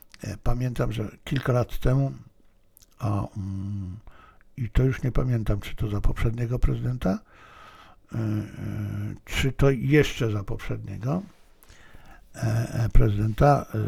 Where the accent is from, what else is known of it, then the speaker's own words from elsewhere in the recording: China; Więc ja będąc Chińczykiem, patrzę na sprawy z punktu widzenia chińskiego.